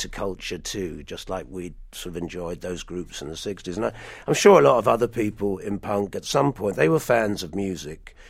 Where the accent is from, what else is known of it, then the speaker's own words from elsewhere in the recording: England, United Kingdom; also born or lived in United States; So I grew up in America for a short time when I was about 3 to 6, and so that's very much in the book. And I very much have a cross pollination of cultures, really, American, English, and my mother is actually Irish